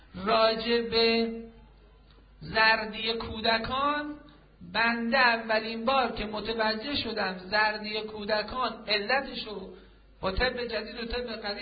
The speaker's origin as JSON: {"language": "Persian", "country": "Iran", "said": "به عنوان یک مسلمان و به عنوان یک ایرانی"}